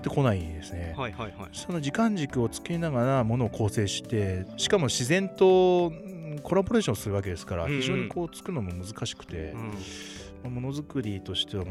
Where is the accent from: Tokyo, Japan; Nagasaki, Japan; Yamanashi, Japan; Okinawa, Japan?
Yamanashi, Japan; 自分山梨県出身なんですけど